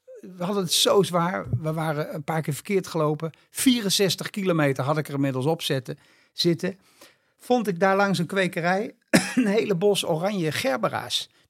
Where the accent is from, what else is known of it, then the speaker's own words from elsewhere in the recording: Texel, North Holland, Netherlands; Ik ben op de eiland waar ik ben geboren, daar was mijn vader zeilinstructeur.